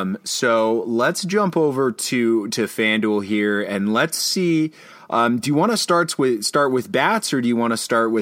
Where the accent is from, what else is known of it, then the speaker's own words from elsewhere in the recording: Tampa, Florida, United States; I grew up in the Tampa Bay area, so I'm a Rays man.